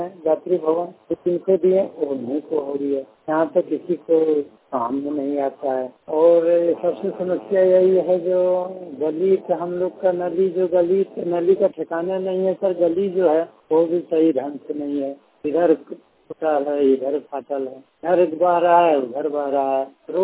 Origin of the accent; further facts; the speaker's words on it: Katwara, India; मेरा गांव जो कटवारा है वो सबसे बहुत पीछे है